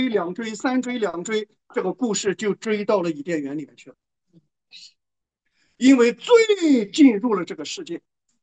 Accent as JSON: {"language": "Chinese", "country": "China", "said": "这个就是把我们中国人的关系彻底的从根子里边给否定掉"}